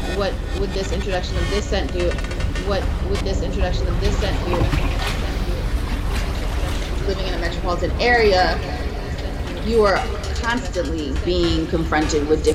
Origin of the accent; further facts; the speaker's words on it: Nigeria; now in United States; I'm Nigerian, I'm from the Igbo tribe, and being in America, but just like living in the diaspora